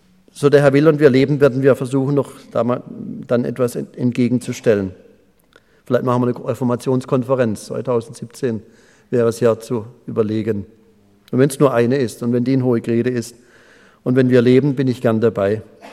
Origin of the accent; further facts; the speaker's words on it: Pforzheim, Baden-Württemberg, Germany; das war zum Beispiel auch in meiner Heimatstadt Pforzheim.